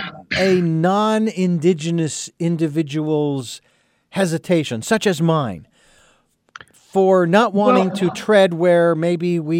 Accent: Phoenix, Arizona, United States; you traveled to Arizona, which is my home state. It's where I was born and raised in Phoenix.

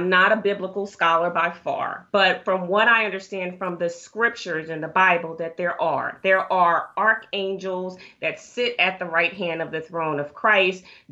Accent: Philadelphia, Pennsylvania, United States; I'm from Philadelphia, and so they were all over the place in Philadelphia.

